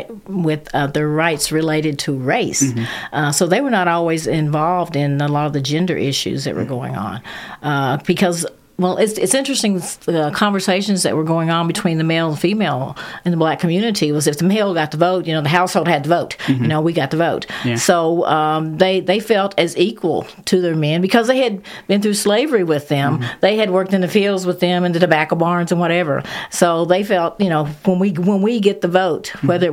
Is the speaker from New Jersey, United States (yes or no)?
yes; New Jersey, United States; born there; I have allegiance to both states. I was born in New Jersey.